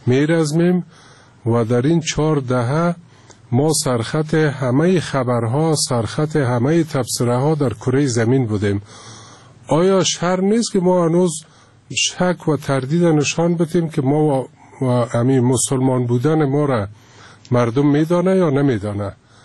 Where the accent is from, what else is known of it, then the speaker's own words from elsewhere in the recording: Kabul, Afghanistan; born there; من افتخار میکنم که افغان هستم از افغانستان هستم